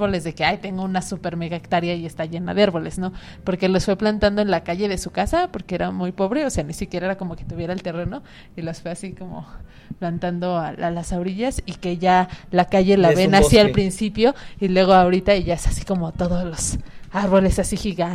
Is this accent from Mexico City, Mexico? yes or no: yes; Mexico City, Mexico; yo sé que soy una ciudadana mexicana, yo sé que soy una ciudadana del DF